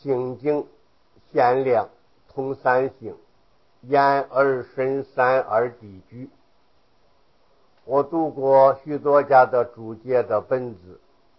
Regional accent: Henan, China; accent: northern; 我是河南人，黄河流域的，北方人的口音比较生硬。

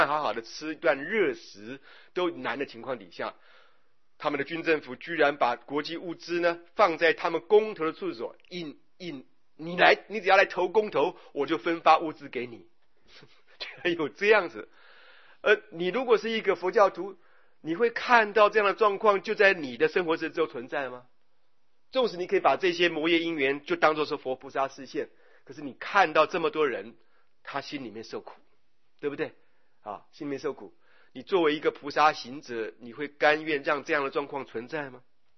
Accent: Taiwan

